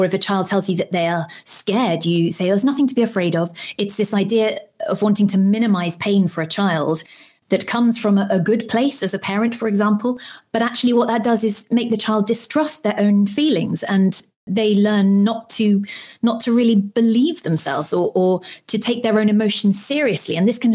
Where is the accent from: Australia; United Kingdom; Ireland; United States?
United Kingdom; I'm British